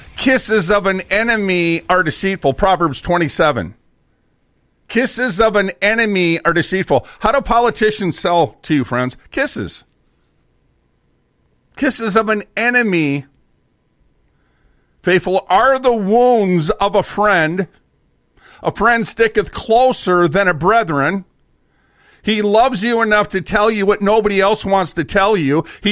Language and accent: English; Minneapolis, Minnesota, United States; I'm from North Minneapolis. That was one of the areas that I lived for a long time as a kid.